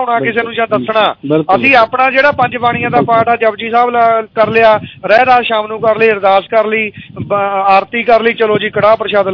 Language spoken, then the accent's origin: Punjabi; Majra Manna Singh, Punjab, India; ਮੇਰਾ ਪਿੰਡ ਮਾਜਰਾ ਮੰਨਾ ਸਿੰਘ ਕਨਿਆਣ ਦੇ ਨਾਲ, ਮਾਜਰੀ ਸ਼ੂਗਰ ਮਿਲ ਦੇ ਨਾਲ, ਲੋਹ ਸ਼ੂਗਰ ਮਿਲ ਦੇ ਨਾਲ